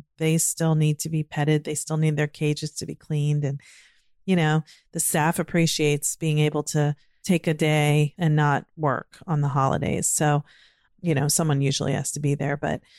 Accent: Virginia, United States; born or raised there; now in Maryland, United States

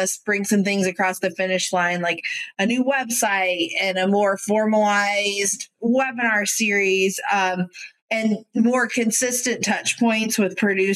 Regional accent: Geneseo, Illinois, United States; also born or lived in North Carolina; I'm from Illinois, Geneseo, which is near Moline.

